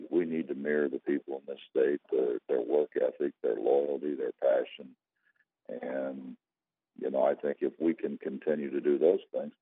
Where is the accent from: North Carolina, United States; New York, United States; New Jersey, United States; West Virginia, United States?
West Virginia, United States; Dug Hill; moved away; also born or lived in Ohio; And I grew up in Dug Hill, which is up in the Hollow.